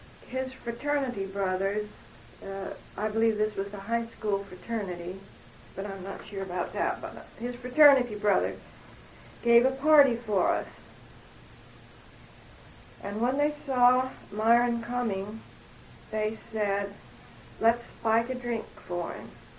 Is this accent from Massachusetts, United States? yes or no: no; Indiana, United States; born there; Well, I was born in Indiana a good many years ago.